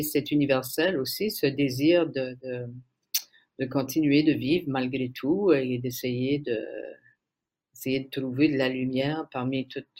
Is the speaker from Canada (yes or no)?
yes; Canada; C'est moi qui l'ai fait, moi je suis acadienne.